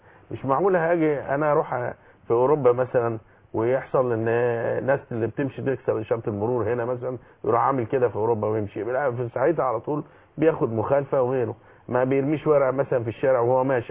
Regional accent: Egypt; وعلى اللي يجي عندنا في مصر انه يلتزم بهذه القوانين.

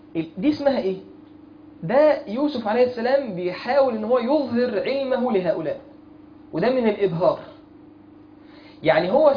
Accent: Mansoura, Dakahlia, Egypt; ما شاء الله في شباب عندنا في المنصوره

